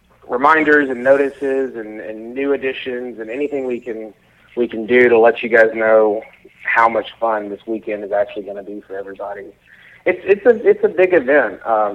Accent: Memphis, Tennessee, United States; moved away as an adult; now in St. Louis, United States; No, not at all. I'm from Memphis, Tennessee. Actually, born and raised. My partner and I moved here a week ago, August.

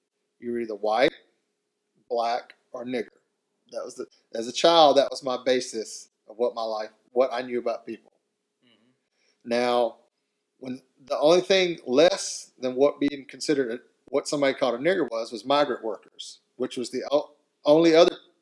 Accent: South Carolina, United States; I'm from South Carolina. I grew up in the state where the Confederate flag flew above the state capitol.

